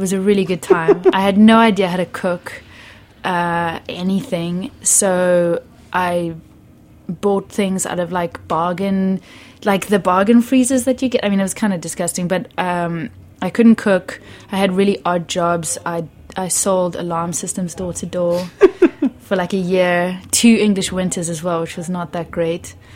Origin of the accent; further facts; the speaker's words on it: Cape Town, Western Cape, South Africa; I grew up in Cape Town. I grew up by the sea.